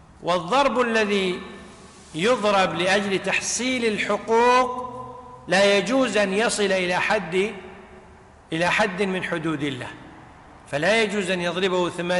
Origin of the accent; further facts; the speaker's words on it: Kuwait; يعني مثل عندنا في الكويت